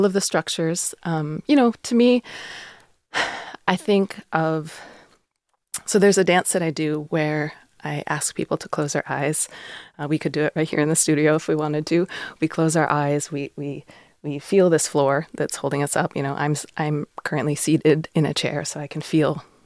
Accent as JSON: {"language": "English", "region": "Alaska", "country": "United States", "tie": "born or raised there", "said": "I grew up in the woods. I grew up on Denaina land, which is down on the Kenai Peninsula."}